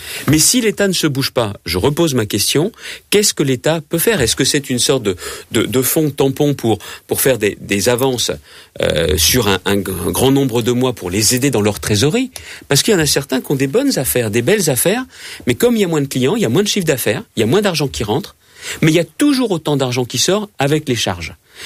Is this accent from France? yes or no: yes; Hauts-de-France, France; parce que je viens de la Picardie, c'est la même région.